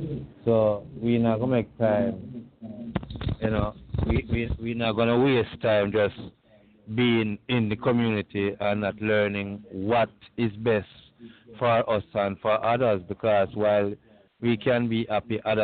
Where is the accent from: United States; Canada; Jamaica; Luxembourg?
Jamaica; but originally I am from Jamaica.